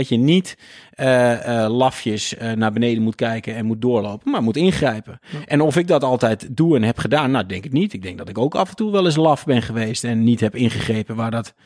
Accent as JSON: {"language": "Dutch", "country": "Netherlands", "said": "Als Nederlander ben je natuurlijk. Hè, wat wij altijd eigenlijk leren als kind al, is bemoei je er niet mee."}